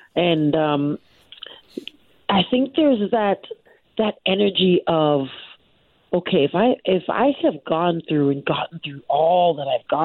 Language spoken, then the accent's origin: English; Canada; I'm Canadian. I'm a born and raised Canadian.